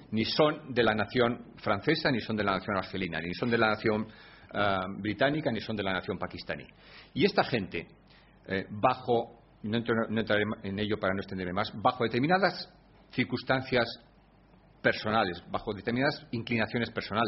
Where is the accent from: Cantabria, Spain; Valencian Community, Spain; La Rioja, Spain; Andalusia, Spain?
La Rioja, Spain; Bueno, yo soy de La Rioja, o sea que lo he podido constatar desde muy pequeño, ¿no?